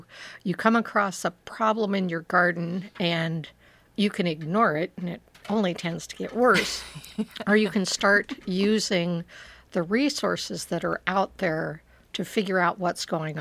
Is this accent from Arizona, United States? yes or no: no; Portland, Oregon, United States; also born or lived in Florida; Yeah, I grew up in Portland, but spent most of my adult life in Florida.